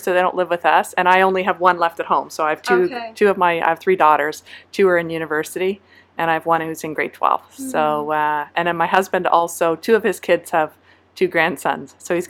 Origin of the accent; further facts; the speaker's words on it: Montreal, Quebec, Canada; also born or lived in Saint John, New Brunswick / Chicago; So I was born in St. John, New Brunswick. I'm the youngest of four kids. I have two older sisters and an older brother. I moved to, well, briefly to Chicago when my father did his PhD there, and then to Montreal when I was about four